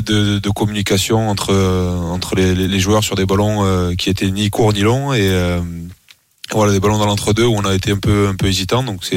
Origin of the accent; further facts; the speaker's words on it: Toulouse, Occitanie, France; born there; Je suis né à Toulouse même.